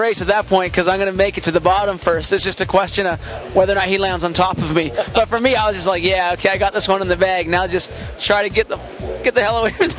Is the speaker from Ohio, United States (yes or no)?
no; Hood River, Oregon, United States; Yeah, I had a lot of fun competing at the Little White race just because it's my hometown. I live right around Hood River, and it was more of a locals race